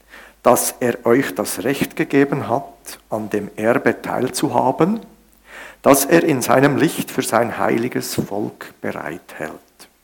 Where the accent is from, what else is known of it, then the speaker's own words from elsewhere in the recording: Zürich, Zurich, Switzerland; Ich komme aus Zürich